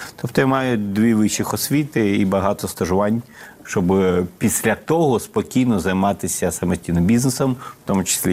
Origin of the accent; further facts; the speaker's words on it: Lviv, Lviv Oblast, Ukraine; А сам я зі Львова, звичайно.